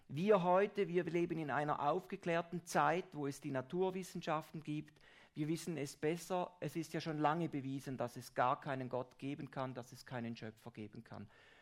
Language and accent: German; Rheineck, St. Gallen, Switzerland; Ich komme vom Rheineck am Bodensee.